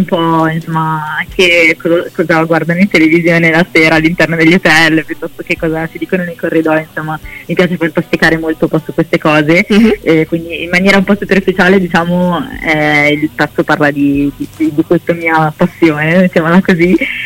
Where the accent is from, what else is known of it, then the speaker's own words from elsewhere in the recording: Milan, Lombardy, Italy; sono insomma nata a Milano, ho sempre vissuto per la maggior parte del tempo qua